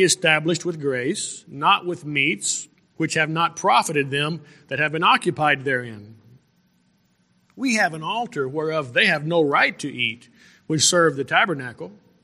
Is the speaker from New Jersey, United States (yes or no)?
no; New Mexico, United States; I was born in 1957. I'll be 61 next month. And when I was growing up in New Mexico as a little boy, I lived out in the country.